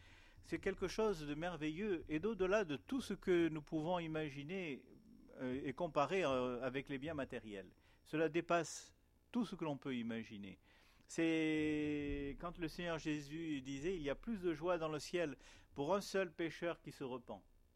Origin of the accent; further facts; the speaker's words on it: Morocco; born there; Je suis né dans un pays, je suis né au Maroc. Donc c'est un pays où les gens sont bien commerçants.